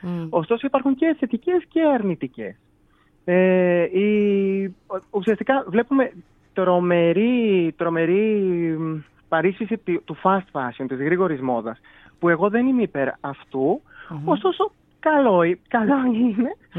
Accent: Athens, Attica, Greece; moved away as an adult; now in Kalamata, Greece; Από την Αθήνα έφυγα. Καλαμάτα ήταν το πόσο καταγωγής. Εγώ γεννήθηκα, μεγάλωσα στην Αθήνα. Και 19 χρονών έφυγα και για τις σπουδές τις πανεπιστημιακές, όπως είπα, για το πανεπιστήμιο στην Καλαμάτα.

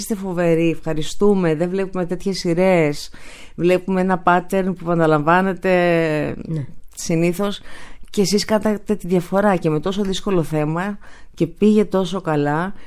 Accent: Athens, Attica, Greece; born there; Γεννήθηκα στην Αθήνα. Ο πατέρας μου από τη μεριά ήταν πρόσφυγης από τη Μικρά Ασία, από τη Σμύρνη, από τα Βουρλά. Η μητέρα μου από την Πελοπόννησο, έχει ρίζες από Μάνη

